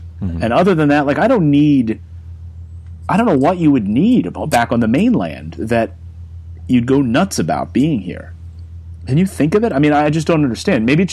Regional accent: Reading, Pennsylvania, United States; Maybe it's sort of my East Coast mentality. You know, growing up in Reading, Pennsylvania, outside of Philadelphia, you kind of get the sense of that's your world, right?

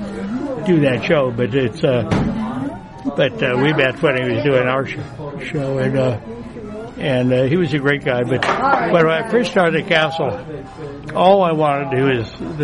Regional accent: Pasadena, California, United States; born there; And I was born in Pasadena, so.

